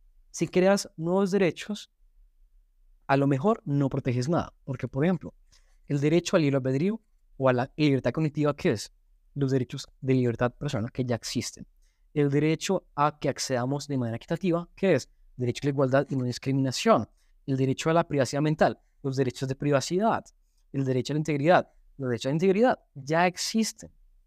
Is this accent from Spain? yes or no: no; Cúcuta, Norte de Santander, Colombia; born there; yo no nací en Bogotá, sino en Cúcuta, por ejemplo, porque él trabajaba en ese momento allá.